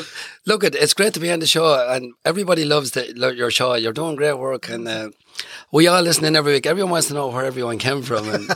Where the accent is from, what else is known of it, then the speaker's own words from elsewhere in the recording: Pulla, Northern Ireland, United Kingdom; born there; I was born in Pulla in Tyrone, up near the lakes there.